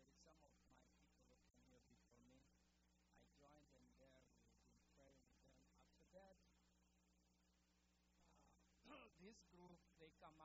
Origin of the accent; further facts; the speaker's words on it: South Sudan; English is a second language; now in Cottage Grove, United States; So I'm from South Sudan.